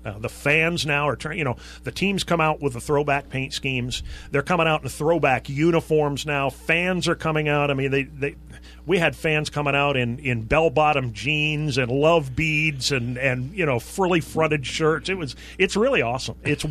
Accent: Vermont, United States; When I grew up here in Vermont, we had three channels to watch

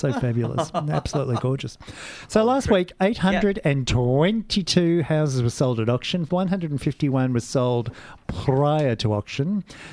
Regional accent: Geelong, Victoria, Australia; Yes, I'm from Geelong.

